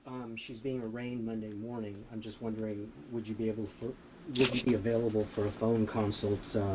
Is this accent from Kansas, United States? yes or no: no; California, United States; I'm from California.